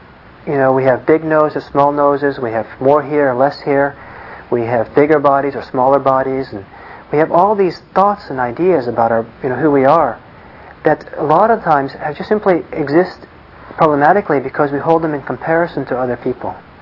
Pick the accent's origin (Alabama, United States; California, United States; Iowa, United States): California, United States; Los Angeles; also born or lived in Italy; I grew up partly in Italy and partly in Los Angeles.